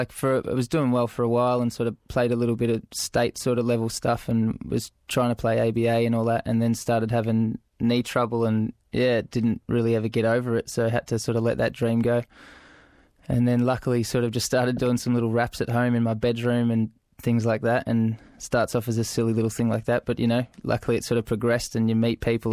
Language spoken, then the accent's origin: English; Melbourne, Victoria, Australia; I'm an MC from Melbourne. I'm 24 years old